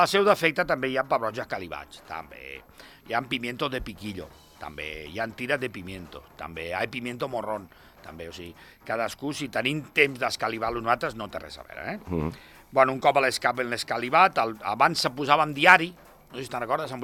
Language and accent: Catalan; L'Hospitalet de Llobregat, Catalonia, Spain; No, jo soc d'Hospitalet